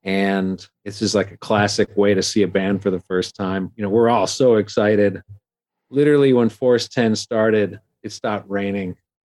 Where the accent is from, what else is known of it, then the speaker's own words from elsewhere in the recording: Milwaukee, Wisconsin, United States; I'm from Milwaukee. We went to a wedding in Mason City, Iowa, when I was like 6, maybe.